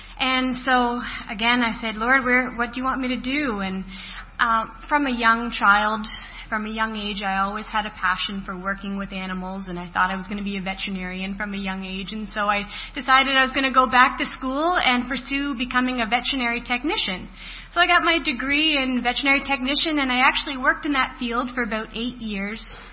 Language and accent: English; Nova Scotia, Canada; also born or lived in Newfoundland; I am not from around here. I was born in Newfoundland, Canada, and I was raised in Nova Scotia.